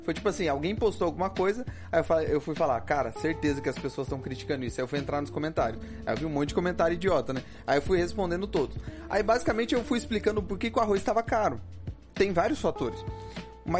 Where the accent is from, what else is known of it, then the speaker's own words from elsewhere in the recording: São José dos Campos, São Paulo, Brazil; Eu sou de São José dos Campos, cara.